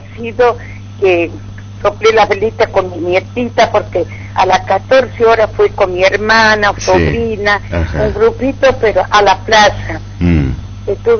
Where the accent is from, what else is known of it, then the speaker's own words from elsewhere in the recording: San Miguel de Tucumán, Tucumán, Argentina; Acá en San Miguel de Tucumán, pero en Villa Luján.